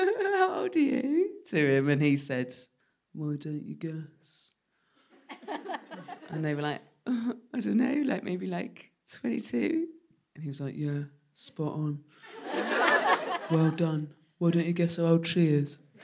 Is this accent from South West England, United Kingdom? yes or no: yes; South West England, United Kingdom; I smoked for years, that, and I'm from the West Country, so started drinking when I was 12.